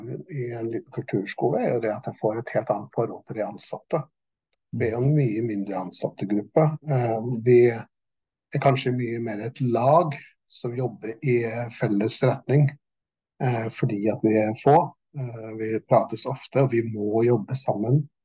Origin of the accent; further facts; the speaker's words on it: Klepp, Rogaland, Norway; før jeg begynte I hjemkommunen min, Klepp, som jeg kom I.